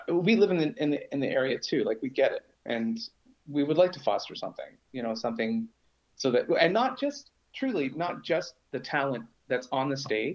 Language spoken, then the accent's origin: English; Toronto, Ontario, Canada; moved away as an adult; We're from Toronto. We moved out here about 3.5 years ago.